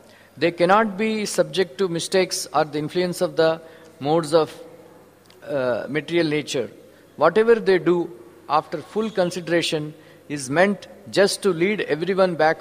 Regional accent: Visakhapatnam, Andhra Pradesh, India; Because I'm from Vishakhapatnam. It's a middle level city

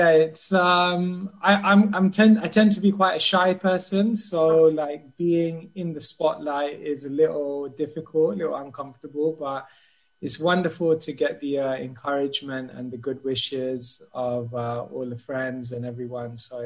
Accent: Wembley, London, United Kingdom; I grew up in Northwest London in Wembley, near Wembley Stadium.

